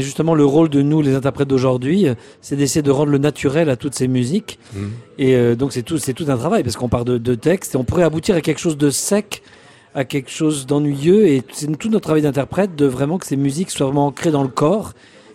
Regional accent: France; en tant que Français

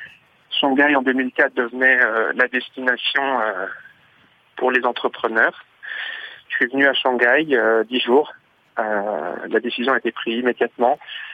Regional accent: Auvergne-Rhône-Alpes, France; Je suis originaire de Savoie et mes grands-parents étaient agriculteurs en montagne. Et j'allais passer mes étés dans leur chalet d'alpage.

